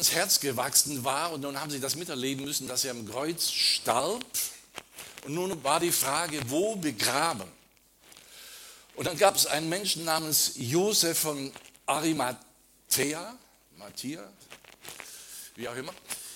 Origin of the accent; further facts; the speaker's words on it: Baden-Württemberg, Germany; now in Darmstadt area, Germany; komme aus der Gegend von Darmstadt, nicht ursprünglich, dann komme ich aus dem Schwäbischen, Köppingen. Bin in Rente